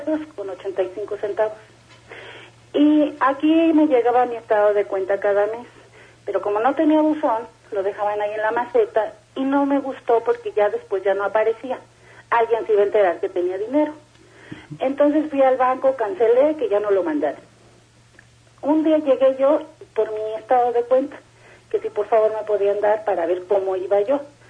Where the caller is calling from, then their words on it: Ecatepec, State of Mexico, Mexico; Hablo de aquí de Catepec, de Fuentes de Aragón.